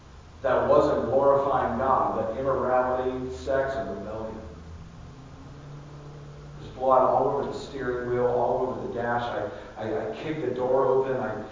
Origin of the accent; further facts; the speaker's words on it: Atlanta, Georgia, United States; I grew up in Atlanta, Georgia, and in North Atlanta, and the suburbs.